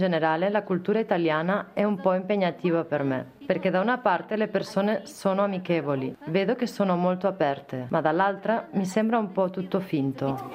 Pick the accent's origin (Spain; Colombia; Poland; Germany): Poland; also born or lived in Ireland; now in Lugano, Switzerland; arrivata qui dall'Irlanda, dove ci ho vissuto per un po', e il clima era perfetto. Vengo dalla Polonia